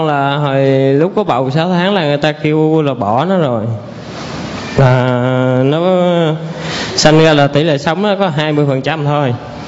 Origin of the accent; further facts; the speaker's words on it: Can Tho, Vietnam; now in Binh Duong, Vietnam; Dạ, con quê ở Cần Thơ. Con lên đây làm mướn ở trên Bình Dương.